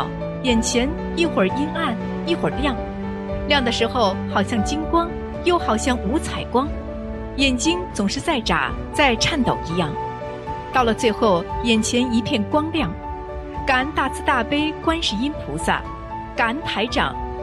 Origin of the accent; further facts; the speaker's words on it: Heilongjiang, China; 我是黑龙江的